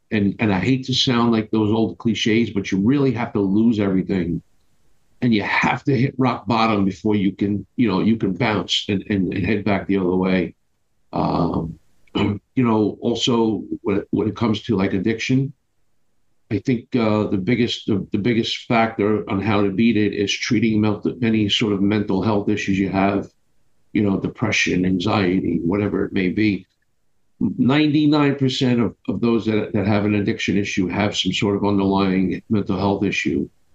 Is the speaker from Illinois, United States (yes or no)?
no; Brooklyn, New York, United States; So I am 50 years old, born and raised in Brooklyn, New York, live in Staten Island.